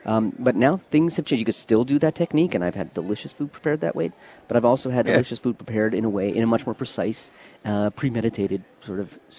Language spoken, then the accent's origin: English; the Prairies, Canada; I grew up in Canada. I grew up on the prairies of Canada.